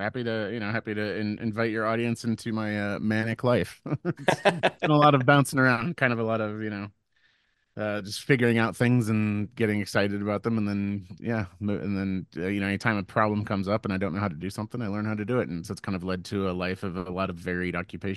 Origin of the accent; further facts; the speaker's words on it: Kansas City, Missouri, United States; also born or lived in Atlanta; I was in Atlanta for 12 years. Uh-huh. And then moved back to, I was from Kansas City, but I moved back to Kansas City last winter